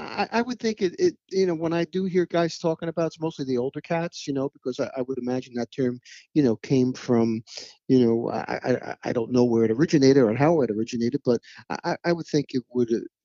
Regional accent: Belmar, New Jersey, United States; I was born in Jersey City. My family, was originally from Jersey City. I was born at Christ Hospital, and we lived there until I was, I'd say nine. And then at that point, we moved to Belmar in Monmouth County, New Jersey.

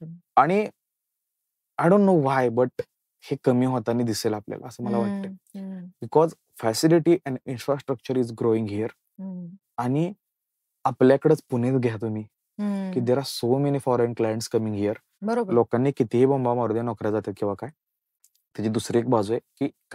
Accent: Koregaon, Maharashtra, India; माझं गाव मधवापूरवाडी किनी मधलं गाव आहे, कोरेगाव तालुका सातारा, आणि माझं इंट्रोडक्शन कधीही बदलणार नाही.

